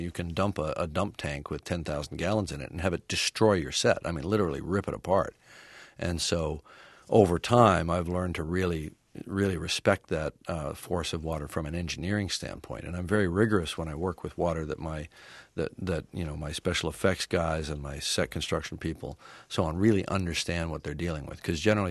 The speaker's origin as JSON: {"language": "English", "country": "Canada", "lives_now": "United States", "said": "I'm Canadian."}